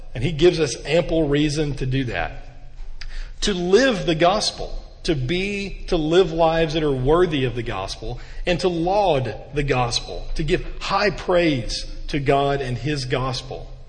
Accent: Alabama, United States; I'm from Alabama, and maybe that has something to do with it.

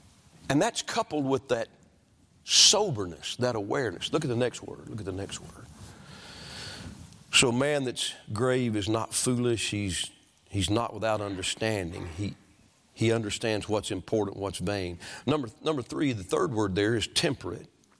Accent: Alabama, United States; Well, so I'm from Alabama.

